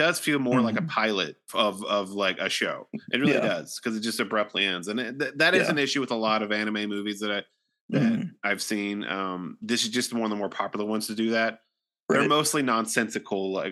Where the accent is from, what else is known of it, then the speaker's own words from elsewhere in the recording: Ohio, United States; From Ohio, but Columbus is like 3 hours away, and like Cincinnati is like an hour, so we mostly would go to Cincinnati